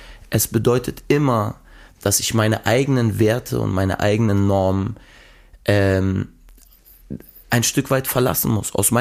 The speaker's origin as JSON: {"language": "German", "country": "Germany", "said": "also als Deutscher oder weiße Person, sag ich mal, auf andere Religionen und so zu zeigen, ja, ist immer heikel"}